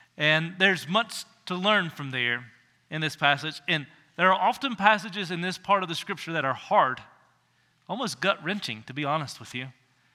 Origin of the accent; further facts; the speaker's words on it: Virginia, United States; If you grew up where I grew up in Southwest Virginia, that's bigger than most of our towns, right?